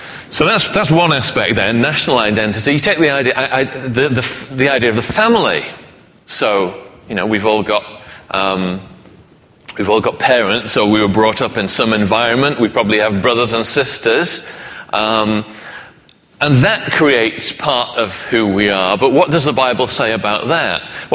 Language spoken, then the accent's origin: English; England, United Kingdom; now in Scotland; I'm British. And, you know, I live in Scotland